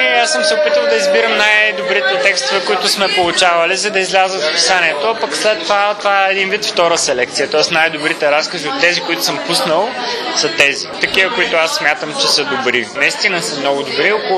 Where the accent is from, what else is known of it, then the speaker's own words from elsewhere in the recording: Veliko Tarnovo, Veliko Tarnovo Province, Bulgaria; also born or lived in Sliven; Оставаме от тук. Тук съм учил гимназия. Роден съм в Сливен, но от 7 годишен до 18 годишен съм живял тук.